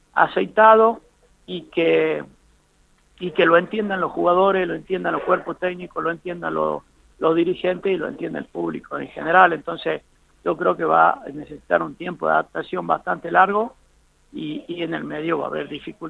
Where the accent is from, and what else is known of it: Argentina